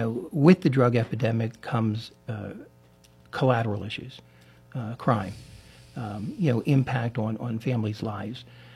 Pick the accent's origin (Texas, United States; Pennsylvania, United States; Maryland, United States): Pennsylvania, United States; Reading; also born or lived in Ohio / Michigan; now in Butler, United States; And my life story then took me to Ohio, up through Michigan, and then back to my hometown of Reading, Pennsylvania, before a young girl, Marcia Peraska, brought me to Butler since 1998.